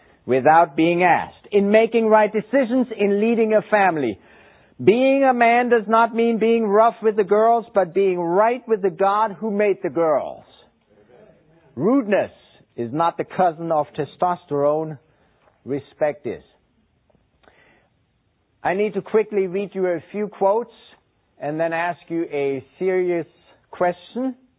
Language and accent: English; Texas, United States; My three-quarter-ton pickup, I told you I'm from Texas.